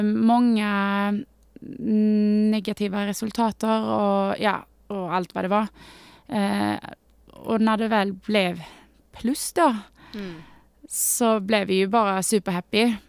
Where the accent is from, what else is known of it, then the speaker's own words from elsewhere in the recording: Sweden; ja, jag är svensk så bestämde mig för att dra till familjen och hälsa på dem